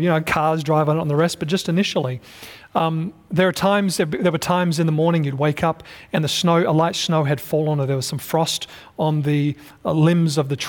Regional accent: Pennsylvania, United States; We came from Pennsylvania, and when fall colors, you knew it was fall because every tree had turned color.

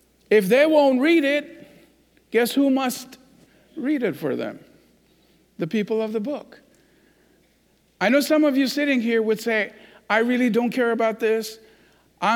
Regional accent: Iran; English is a second language; now in United States; When I discovered this, even though I'm from Iran, but I had to discover these long after I came to the United States

